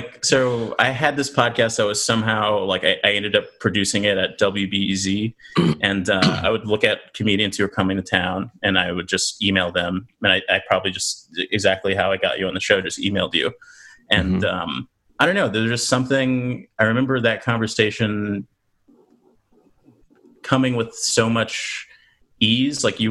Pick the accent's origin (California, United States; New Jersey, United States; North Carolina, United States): California, United States; Los Angeles; also born or lived in Riverside; In South Central LA, was pretty sheltered as a kid. Didn't go out didn't go around the block at all.